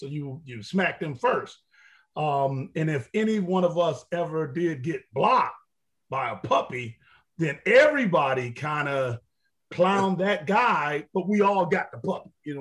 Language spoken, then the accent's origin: English; Detroit, Michigan, United States; I said, I'm from Detroit, man. They don't allow wrestling in Detroit.